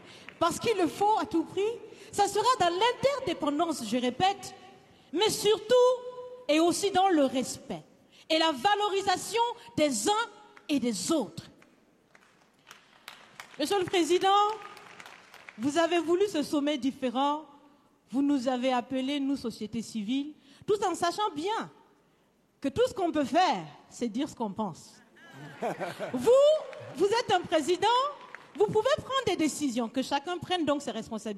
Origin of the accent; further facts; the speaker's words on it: Burkina Faso; Je suis africaine, je suis burkinabé, je suis intègre.